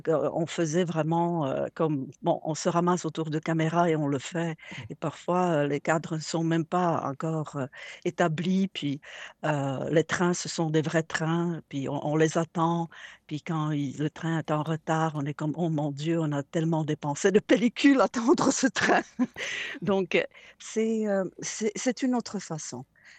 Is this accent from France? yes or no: no; Prague, Czechia; moved away as an adult; now in Quebec, Canada; ici au Québec, je vis depuis 30 ans et je suis originaire de Prague, donc je suis tchèque d'origine. Et je suis ce qu'on appelle ici néo-canadien